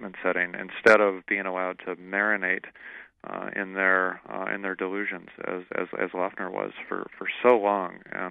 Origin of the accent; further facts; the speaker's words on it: Arizona, United States; And we see this in Arizona, and it's one of the wonderful things about my home state.